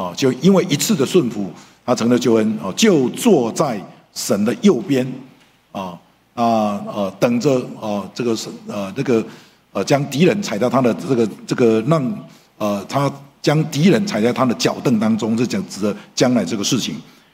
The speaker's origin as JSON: {"language": "Chinese", "town": "Dalin", "region": "Chiayi County", "country": "Taiwan", "tie": "born or raised there", "said": "那只是以前小时候在嘉义大林也是一样"}